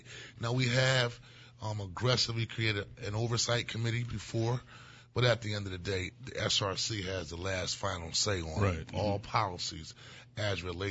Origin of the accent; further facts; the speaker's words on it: Philadelphia, Pennsylvania, United States; I grew up in Point Breeze, South Philadelphia all my life.